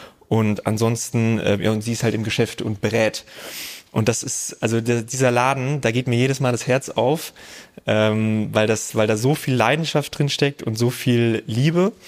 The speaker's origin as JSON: {"language": "German", "town": "Hofheim am Taunus", "region": "Hesse", "country": "Germany", "tie": "born or raised there", "said": "in meinem Heimatort in der Nähe von Frankfurt, Hofheim heißt es, am Taunus"}